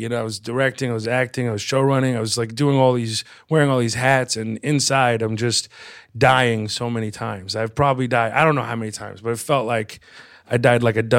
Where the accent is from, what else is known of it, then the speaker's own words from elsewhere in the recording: Texas, United States; You have to know where I come from. You know the whole story. I'm also a Texan